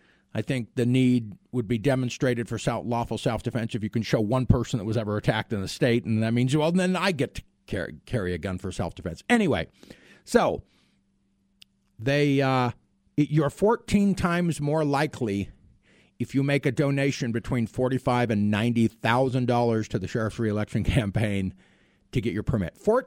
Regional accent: California, United States; I come from the Republic of California, especially the Bay Area, the San Francisco Bay Area, the East Bay.

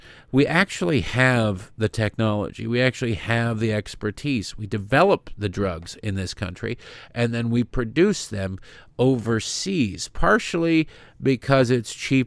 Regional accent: Detroit, Michigan, United States; because I grew up in Detroit and would see the stories of Canadians coming over on buses

